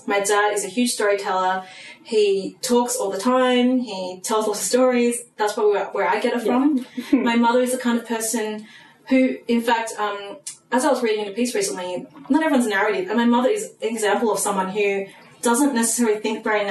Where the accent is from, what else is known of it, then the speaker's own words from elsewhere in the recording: Australia; I mean, I was born and raised in Australia. you know, they were born and raised in Vietnam. By the time they came over here, they were fully formed adults already.